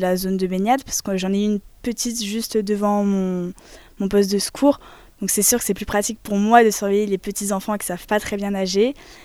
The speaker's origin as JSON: {"language": "French", "town": "Château-du-Loir", "region": "Pays de la Loire", "country": "France", "lives_now": "Paris, France", "said": "j'ai 20 ans, je viens de Château-du-Loir, je fais mes études d'ostéopathie à Paris."}